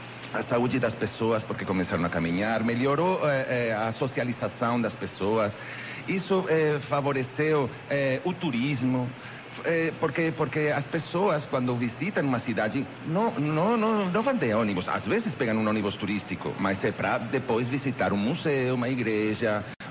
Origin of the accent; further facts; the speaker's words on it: Madrid, Community of Madrid, Spain; Portuguese is a second language; also born or lived in Barcelona; now in Porto Alegre, Brazil; Eu sou espanhol, eu venho de Madrid, mas a última cidade onde estava morando era Barcelona, e eu casei com gaúcho, então já faz 5 ou 6 anos que estou morando direto aqui, mas conheço Porto Alegre desde o ano 99.